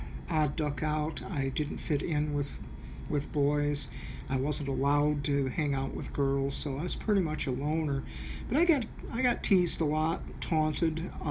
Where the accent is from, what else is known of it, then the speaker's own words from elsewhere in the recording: Chelsea, Michigan, United States; also born or lived in Ann Arbor; I was born August 5th, 1952 in Ann Arbor, Michigan. I was raised in Chelsea, Michigan for the first 17 years of my life.